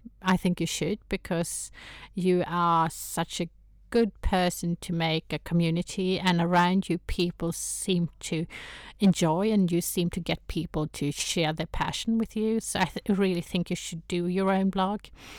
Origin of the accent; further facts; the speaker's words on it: Sweden; first language Swedish; English is a second language; I joined, but English isn't my first language. I'm a Swede. I prefer writing in Swedish.